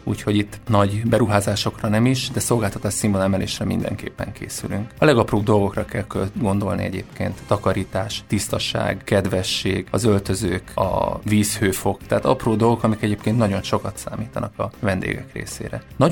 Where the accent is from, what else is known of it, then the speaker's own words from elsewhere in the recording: Gyula, Békés, Hungary; now in Budapest, Hungary; én Gyulán születtem, Gyulán is jártam általános iskolába, gimnáziumba, és utána a külkereskedelmi főiskolára jártam, utána pedig a közgazdaságtudományi egyetemre Pécsre, és ezt követően pedig Budapesten éltem, dolgozom, de a családom Gyulán él. Úgyhogy egy ilyen kétlaki életet élek.